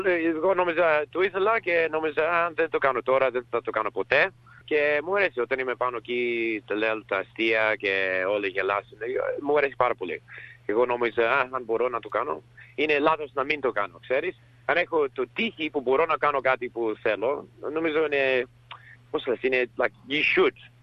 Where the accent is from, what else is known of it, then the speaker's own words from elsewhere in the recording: Australia; Greek is a second language; εγώ είμαι Αυστραλός Έλληνας, γιατί μιλάω πως βλέπω από το δικό μου το οπτική και πως μεγάλωσα εδώ και έχω και τους δύο μου γονείς γεννήθηκαν στην Ελλάδα, μεγάλωσαν εκεί πριν να έρθουν εδώ. Γι' αυτό ξέρω λίγα ελληνικά